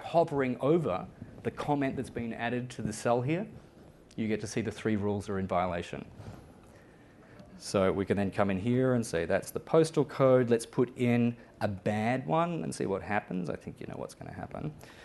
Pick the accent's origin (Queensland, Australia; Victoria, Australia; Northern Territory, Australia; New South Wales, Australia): Victoria, Australia; within my home country of Australia, within my home state of Victoria, we have these members.